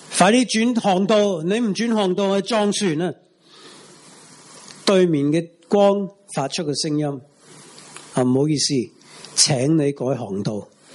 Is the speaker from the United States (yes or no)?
yes; Oklahoma, United States; Cantonese is a second language; 我嘅家乡嘅俄克俄州落大雪啊，有连即系十几架车嘅连环车王啊。咁啊，我哋以前细嘅时候都系成日都系咁样